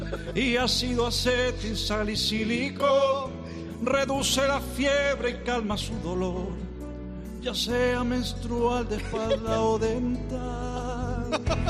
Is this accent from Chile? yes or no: no; Cuba; y yo soy cubano, estoy hispanoamericano